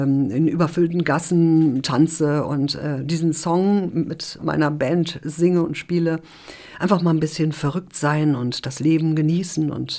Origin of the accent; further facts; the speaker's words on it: Rhineland-Palatinate, Germany; born there; Nein, ich bin in der Pfalz geboren und habe in mehreren Bundesländern gewohnt, über 10 Schulen besucht, also wir sind ziemlich viel gereist mit meiner Familie.